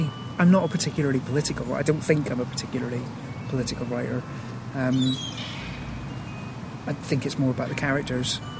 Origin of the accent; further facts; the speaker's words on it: Northern Ireland, United Kingdom; It was quite nice being Northern Irish and killing somebody via the immersion heater.